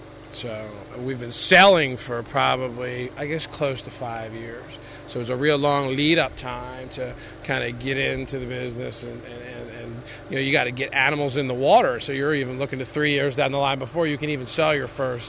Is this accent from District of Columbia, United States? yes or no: no; Philadelphia, Pennsylvania, United States; I grew up in the city. I grew up in Philadelphia, so I figured I got to get away from the city.